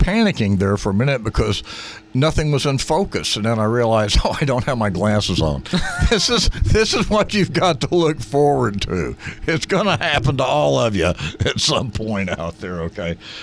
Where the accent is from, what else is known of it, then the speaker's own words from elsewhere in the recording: the South, United States; But, you know, again, we were raised in the South. Everything was bacon grease.